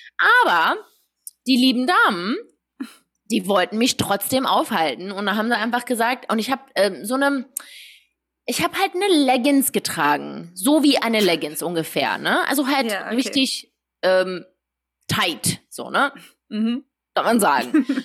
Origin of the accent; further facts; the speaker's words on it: Germany; ich bin halt in Deutschland aufgewachsen. Wir wussten, dass wir nicht mehr in den Iran zurück können.